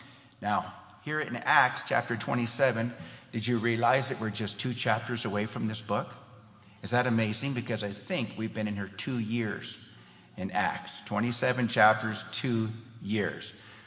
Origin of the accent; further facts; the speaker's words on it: California, United States; I grew up in California in my younger years